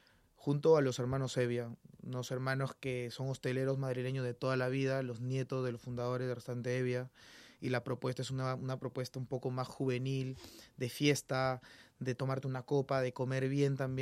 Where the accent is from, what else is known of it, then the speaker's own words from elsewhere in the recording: Peru; Somos peruanos, pero estamos aprendiendo constantemente.